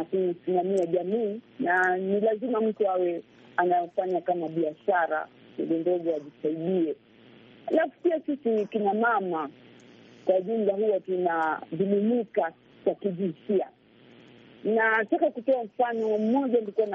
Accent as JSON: {"language": "Swahili", "town": "Tezo", "region": "Kilifi County", "country": "Kenya", "said": "na natoka kaunti ya Kilifi kule area za Tezo."}